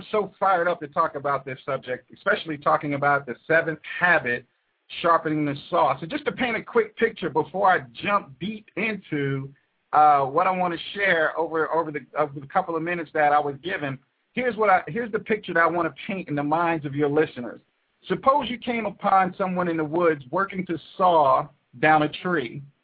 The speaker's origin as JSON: {"language": "English", "town": "New York City", "region": "New York", "country": "United States", "tie": "born or raised there", "said": "I became the possibilitarian growing up in the Bronx, New York City"}